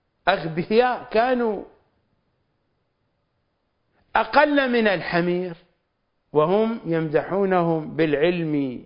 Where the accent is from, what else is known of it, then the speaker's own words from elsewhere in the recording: Iraq; ليس لأنني عراقي، ليس لأنكم عراقيون